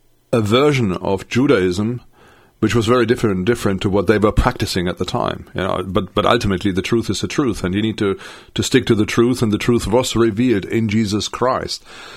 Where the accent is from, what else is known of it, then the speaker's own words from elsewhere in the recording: Germany; English is a second language; being German, I've had the, growing up in West Germany, we've had East Germany just, couple of miles on the other side from where I was born